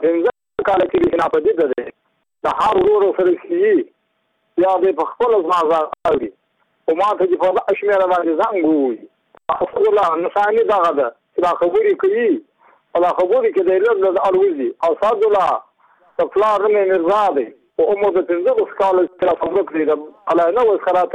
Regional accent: Badghis, Afghanistan; زه په خپل د بادغیس له ولایت یم د مقر د ولسوالۍ یم

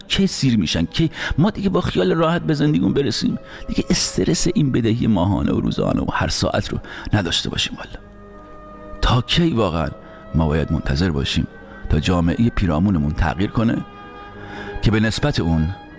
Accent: Iran; born or raised there

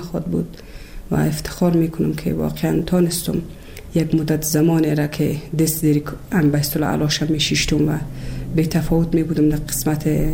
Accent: Kabul, Afghanistan; also born or lived in Bamyan; از ولسوالی شیبر ولایت بامیان هستم. در سال 1356 در یک خانواده روشن فکر ما در ولایت کابل به دنیا آمدم و تحصیلات خود ما در کابل و پایان رساندم

